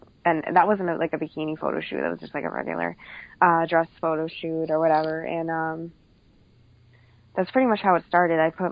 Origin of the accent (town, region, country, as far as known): Boston, Massachusetts, United States; born or raised there